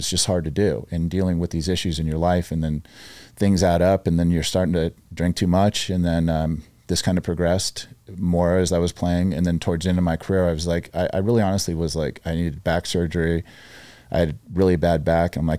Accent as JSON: {"language": "English", "town": "Las Vegas", "region": "Nevada", "country": "United States", "tie": "born or raised there", "said": "But growing up in Vegas, things happen quicker."}